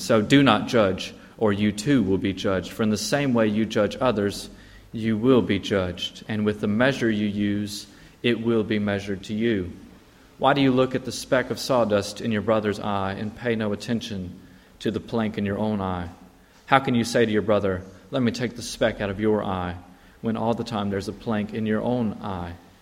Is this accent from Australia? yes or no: no; United States; it became apparent that I was an American because of my accent, I guess.